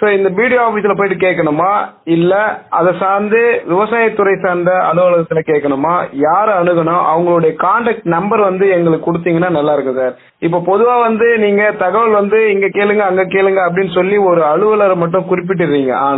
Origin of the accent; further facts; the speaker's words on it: Anaikattu, Tamil Nadu, India; என்னுடைய சொந்த ஊர் வந்து அணைக்கட்டு கிராமம், செங்கல்பட்டு மாவட்டம், செய்யூர் வட்டம்.